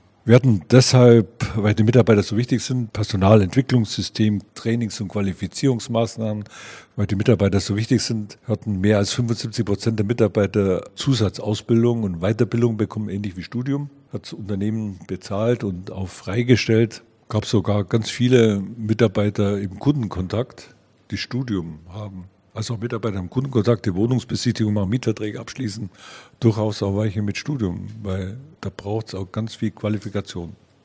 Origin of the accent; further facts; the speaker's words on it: Southern Germany, Germany; Für mich war ja als Süddeutscher erste Fremdsprache Deutsch